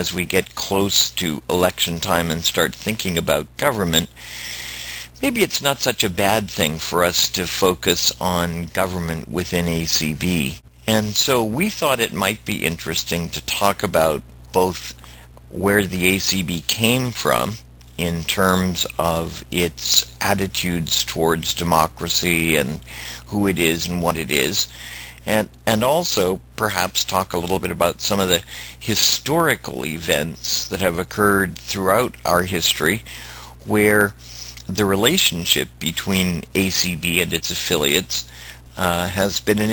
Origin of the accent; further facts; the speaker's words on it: Miami, Florida, United States; from Miami, Florida